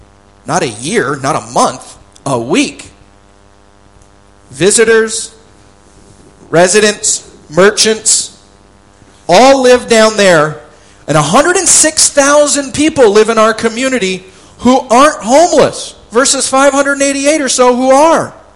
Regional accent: New York, United States; now in California, United States; The next closest state, my home state, the state of New York, 65,000 homeless people.

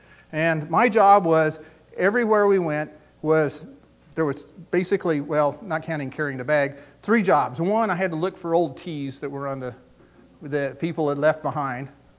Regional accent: Oklahoma, United States; I grew up in Oklahoma, and my dad used to love to play golf.

